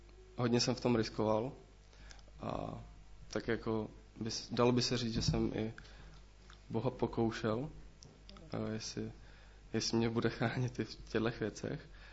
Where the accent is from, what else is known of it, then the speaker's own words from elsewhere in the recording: Mladá Boleslav, Central Bohemian Region, Czechia; Jsem z Mladé Boleslavy, z křesťanské rodiny a už od malička jsem byl vedený k víře Pana Ježíše